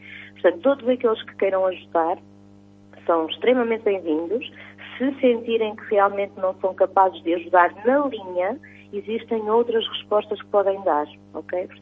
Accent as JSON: {"language": "Portuguese", "town": "Ovar", "region": "Aveiro", "country": "Portugal", "tie": "born or raised there", "also_born_or_lived": "Lisbon", "lives_now": "Vagos, Portugal", "said": "Bem, eu sou criada no distrito de Aveiro. Eu nasci em Ovar, vivi em Ovar praticamente toda a minha vida."}